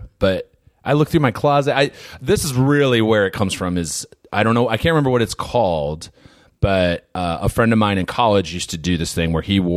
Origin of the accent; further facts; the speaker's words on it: Hudson, Wisconsin, United States; I grew up in Hudson, Wisconsin.